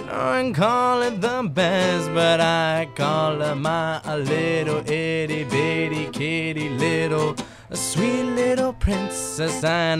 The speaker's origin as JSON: {"language": "English", "country": "Mexico", "tie": "born or raised there", "also_born_or_lived": "Mission Viejo", "lives_now": "United States", "said": "I'm from, born in Mission Viejo, but I was raised in Mexico."}